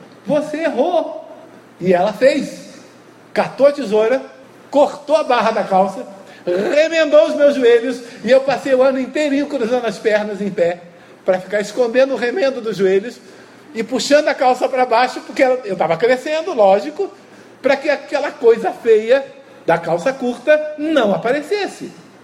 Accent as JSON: {"language": "Portuguese", "region": "Rio de Janeiro", "country": "Brazil", "said": "Porque eu sou do Rio de Janeiro, não sou carioca, mas sou do Rio."}